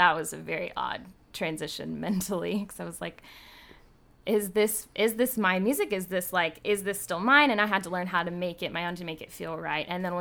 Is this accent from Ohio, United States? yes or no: no; College Station, Texas, United States; also born or lived in Georgia; I was born in Georgia and then I moved to College Station and I grew up in College Station, really. I lived there for about 9 years from like middle school age to after I graduated.